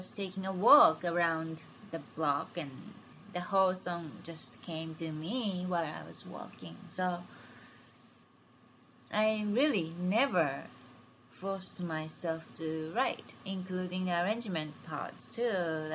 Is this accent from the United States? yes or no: no; Japan; English is a second language; Well, growing up in Japan was fine.